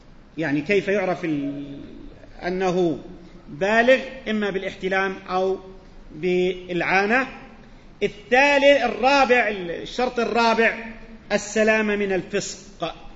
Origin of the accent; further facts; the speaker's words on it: Jordan; وأنا عادة بضرب أمثلة عندنا في الأردن مثلا